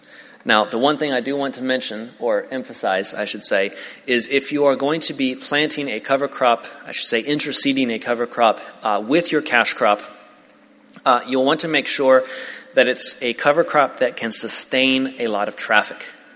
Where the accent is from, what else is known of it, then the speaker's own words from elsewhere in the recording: Tennessee, United States; at least in the south, I'm from Tennessee